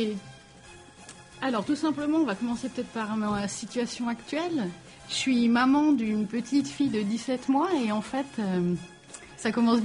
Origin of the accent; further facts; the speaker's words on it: Grand Est, France; je viens d'Alsace pour vous faire tout le petit topo. Je viens d'Alsace et puis après avoir voyagé un petit peu en France, j'ai fait des études dans la région à Annecy.